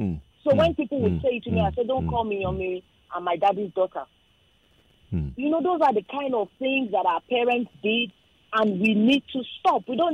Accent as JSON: {"language": "English", "region": "Lagos", "country": "Nigeria", "said": "as a child, I could only speak English and Igbo language. I'm from Lagos. I couldn't speak Yoruba. I learned how to speak Yoruba in secondary school because I attended a federal government girls' college in the Southwest."}